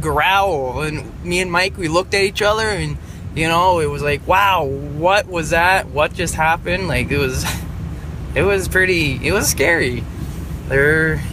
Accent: Ontario, Canada; I'm from Ontario, Canada

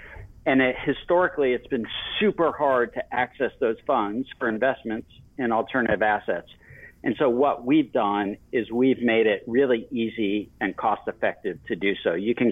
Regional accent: Miami, Florida, United States; growing up in Miami, Florida, in the 80s, which was a very unique high school lifestyle, if you will.

